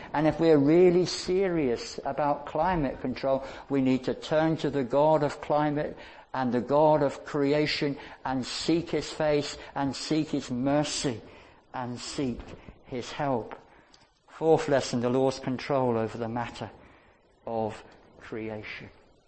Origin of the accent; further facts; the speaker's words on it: Barnstaple, South West England, United Kingdom; I was born and brought up in Barnstable in North Devon, and our home was above Barnstable, above the River Tor, high up